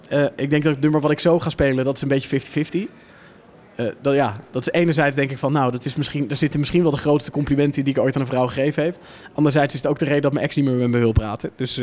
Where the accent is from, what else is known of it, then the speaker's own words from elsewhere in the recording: Netherlands; Meer zo van, ja, ik ben Nederlander en ik vind gewoon dat het moet.